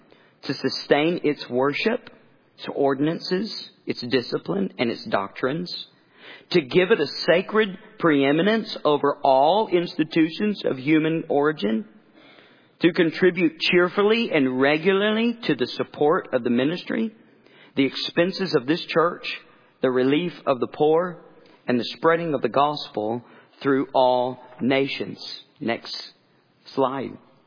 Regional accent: the South, United States; I grew up in the South. I didn't even know what a church covenant was.

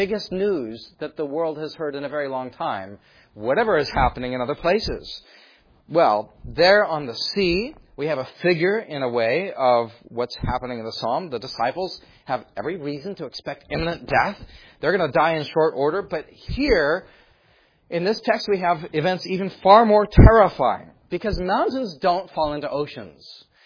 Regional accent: California, United States; Now, I grew up in California, and I know the pastor did as well.

